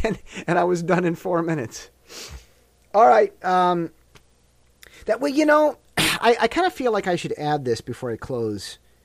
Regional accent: United States; I feel now that I'm more American than I ever have been, and I only love America more.

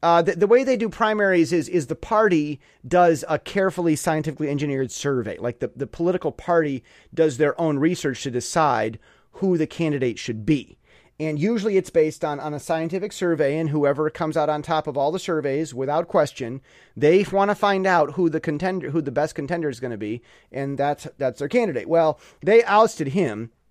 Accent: United States; As an American, I added, okay, well, what about my country's military stuff, tech that you guys have been buying?

